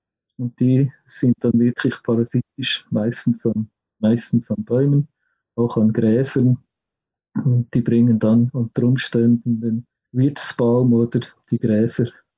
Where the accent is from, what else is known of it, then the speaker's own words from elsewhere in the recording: Switzerland; ich denke auch bei uns in der Schweiz im Nationalpark.